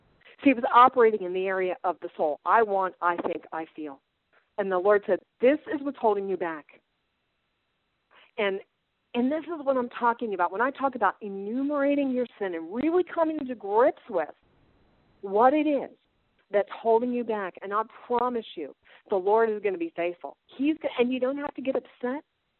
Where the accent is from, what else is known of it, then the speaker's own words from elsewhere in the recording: New Jersey, United States; And because I'm from New Jersey, God really, like, is just straight up with me.